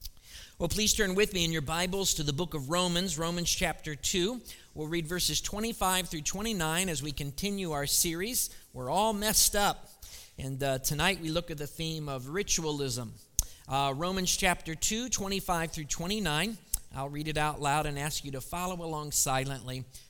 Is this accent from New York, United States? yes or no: no; Ohio, United States; Well, some of you know this, not all of you do, but I grew up near Cleveland, Ohio. There, I admit it. We got it out. Cleveland.